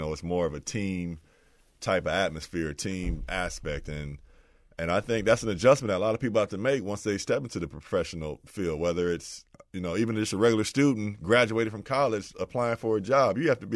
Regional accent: Trotwood, Ohio, United States; they did a kind of a story on me and my family growing up in Trotwood, Ohio. And they went and spoke to my mother back home

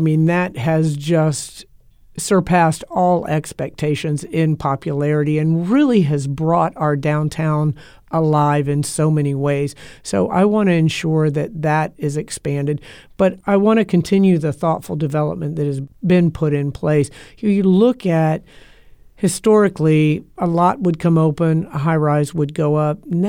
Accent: Tampa, Florida, United States; I was born and raised here in Tampa. I love Tampa with all my heart.

